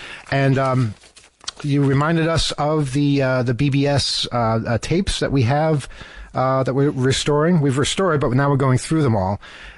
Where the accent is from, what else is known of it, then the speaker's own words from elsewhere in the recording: New York City, New York, United States; It's a part of New York. Growing up in New York is Channel 11, WPIX.